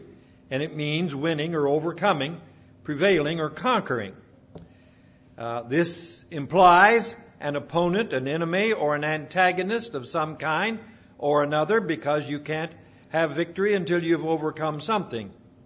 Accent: West Virginia, United States; Because most of the time in the U.S., when we say I'm from West Virginia, they'll say, is that near Richmond?

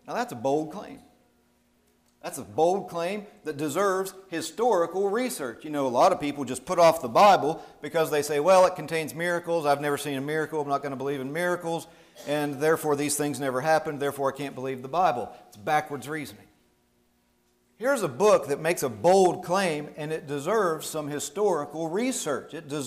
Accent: Moundsville, West Virginia, United States; When I grew up here in Moundsville, my dad was a pretty smart fella.

